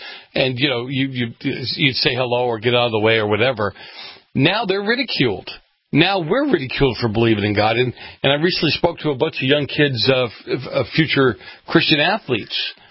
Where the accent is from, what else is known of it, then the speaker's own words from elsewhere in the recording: Boston, Massachusetts, United States; No, I grew up in the North End. I grew up in Boston.